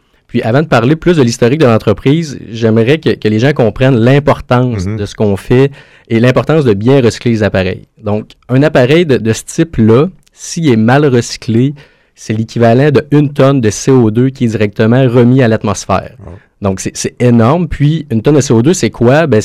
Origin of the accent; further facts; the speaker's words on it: Nicolet, Quebec, Canada; Et moi, d'un fier Nicolettin.